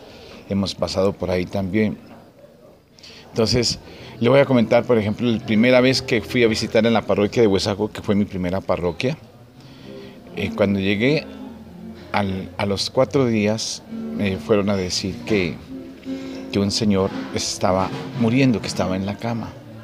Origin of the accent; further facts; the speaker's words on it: La Cruz, Nariño, Colombia; luego en caravana a mi pueblo, la Cruz Nariño.